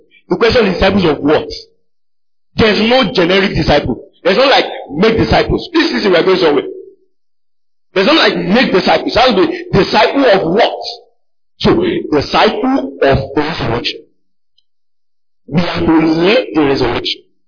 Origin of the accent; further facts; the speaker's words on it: Delta, Nigeria; Delta State.